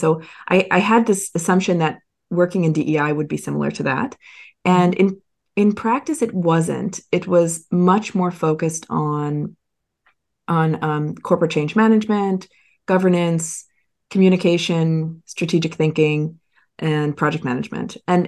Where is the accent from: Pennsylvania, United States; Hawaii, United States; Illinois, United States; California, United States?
Pennsylvania, United States; Philadelphia; now in Berlin, Germany; I'm originally from Philadelphia, but currently live in Berlin.